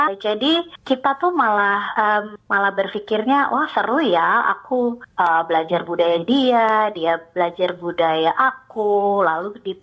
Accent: Indonesia; now in Australia; karena kita dari Indonesia, kita ada 5 agama ya, jadi kita udah terbiasalah gitu.

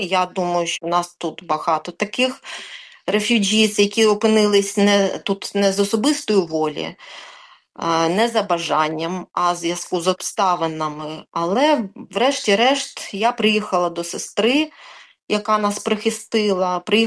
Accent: Kyiv, Ukraine; moved away as an adult; now in Australia; Я киянка. Народилась і все життя прожила в Києві. В Австралію я приїхала в квітні 22-го року

